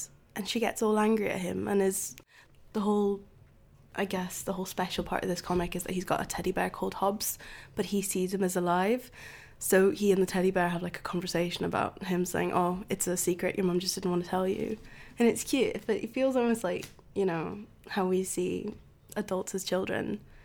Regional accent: Tanzania; I grew up in Tanzania, so for a very long time we didn't really manage to get post.

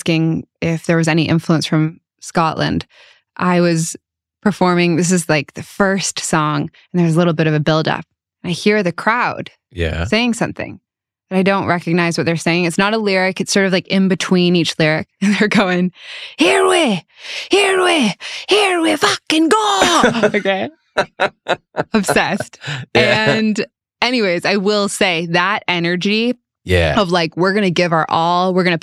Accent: Japan; growing up in Japan

